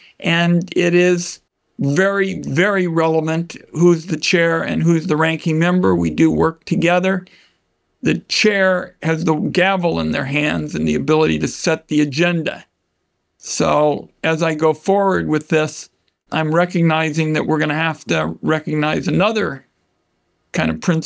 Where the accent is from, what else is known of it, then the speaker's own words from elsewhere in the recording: Portland, Oregon, United States; We had the original testing at the Oregon Health Sciences Center in my hometown.